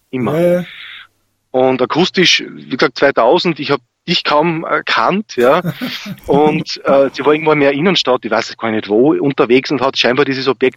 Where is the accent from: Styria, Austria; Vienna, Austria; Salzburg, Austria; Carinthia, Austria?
Styria, Austria; Graz; born there; Ich bin gebürtiger Grazer